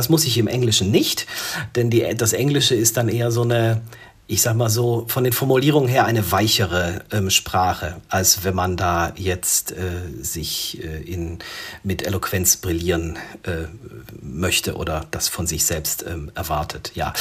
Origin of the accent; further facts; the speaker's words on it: Germany; born there; Ich bin ja in Deutschland geboren. Ich habe nie in Polen gelebt, bin da auch nicht zur Schule gegangen, spreche aber genauso wie wir uns jetzt auf Deutsch unterhalten, fließend akzentfrei, könnte ich das Gespräch auch auf Polnisch führen.